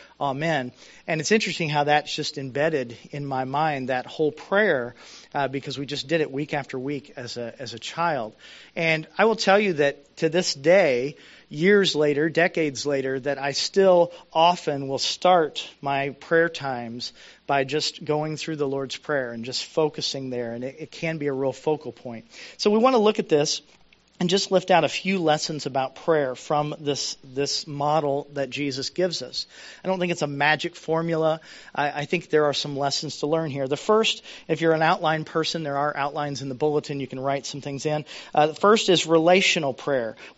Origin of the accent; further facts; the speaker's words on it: Indiana, United States; also born or lived in Lexington, Kentucky; I grew up mainly in Indiana. But before we moved to Indiana, I grew up in Lexington, Kentucky until I was 7.